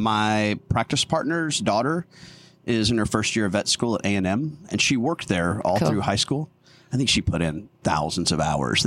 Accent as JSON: {"language": "English", "town": "Tyler", "region": "Texas", "country": "United States", "tie": "born or raised there", "said": "So I moved back to my hometown of Tyler and became a paramedic."}